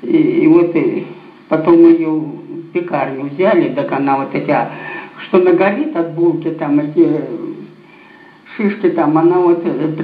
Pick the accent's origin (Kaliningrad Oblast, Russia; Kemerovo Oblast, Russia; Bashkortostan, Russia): Kemerovo Oblast, Russia; Bolshaya Natalevka; born there; А, в Тисульском районе, село Большая Наталевка.